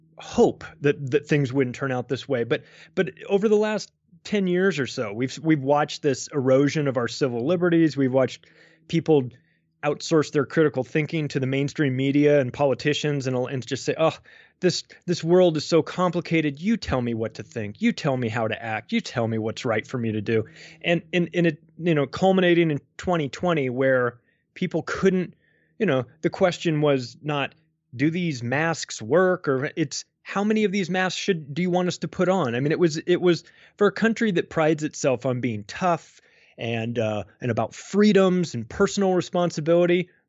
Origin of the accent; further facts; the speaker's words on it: United States; because I'm an American. I still live in America.